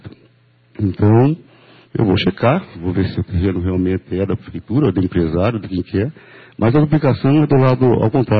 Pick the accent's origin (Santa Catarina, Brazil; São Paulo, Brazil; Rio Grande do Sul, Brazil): São Paulo, Brazil; Salto; Eu sou de Salto, não sou de Iguatuba.